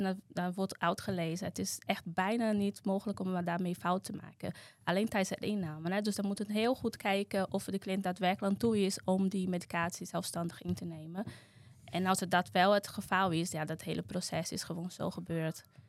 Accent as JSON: {"language": "Dutch", "country": "Brazil", "second_language": "Dutch", "lives_now": "Netherlands", "said": "Bij ons in Brazilië worden mensen met dementie, die zijn onderdeel nog steeds van de maatschappij."}